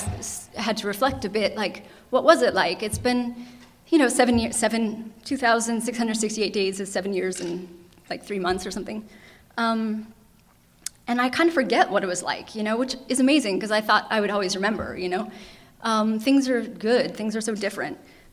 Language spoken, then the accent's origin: English; Maine, United States; born there; And I was born in Maine, and he moved back to Maine and died there.